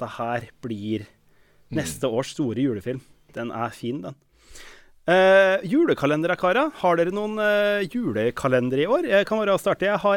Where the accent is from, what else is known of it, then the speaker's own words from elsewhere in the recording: Råde, Østfold, Norway; Fordi jeg synes det ofte smaker som gymsalen gjorde hjemme I Råde, sånn den lukta på 90-tallet.